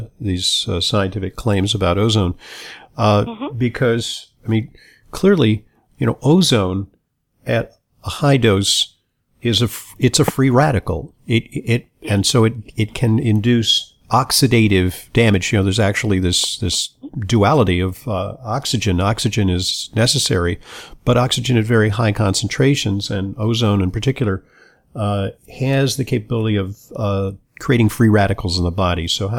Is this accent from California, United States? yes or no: yes; Los Angeles, California, United States; I mean, if you breathe ozone, I mean, I grew up in Los Angeles.